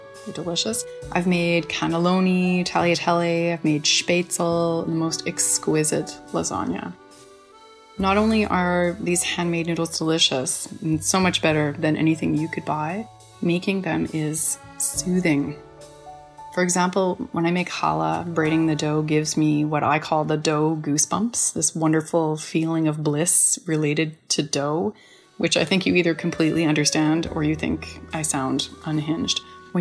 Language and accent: English; Montreal, Quebec, Canada; and I'm from Montreal, Canada.